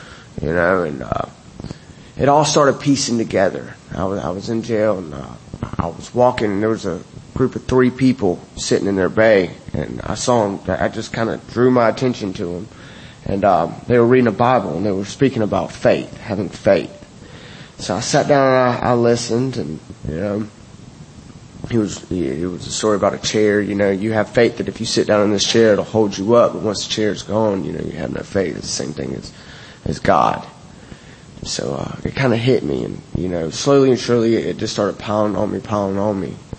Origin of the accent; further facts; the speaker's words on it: Augusta, Georgia, United States; I'm from Augusta, Georgia, and, you know, everything, my whole life, my family, everything's out there.